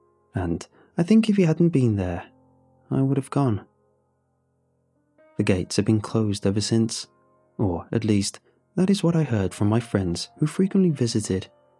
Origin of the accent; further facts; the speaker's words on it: Pasadena, California, United States; I grew up in Pasadena, California, back in the 1980s.